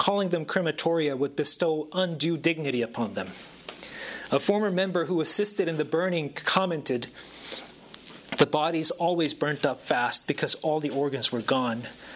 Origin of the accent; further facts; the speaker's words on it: South Korea; English is a second language; But I'm from the East. I'm from Korea specifically, South Korea. South of the South, Southeast, where we have our own drawl, apparently. So when I talk in Korean, I apparently sound really hick.